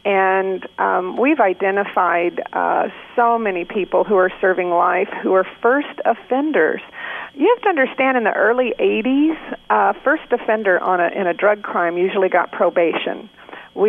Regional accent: Arkansas, United States; Well, I was very lucky. I grew up in Arkansas.

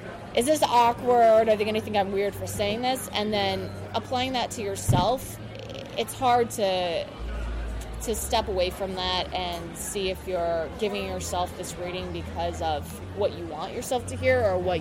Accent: Pennsylvania, United States; now in New York, United States; Pennsylvania.

